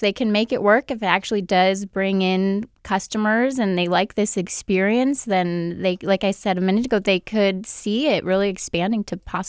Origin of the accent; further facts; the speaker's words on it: Alaska, United States; now in Seattle, United States; But no, I'm from Alaska.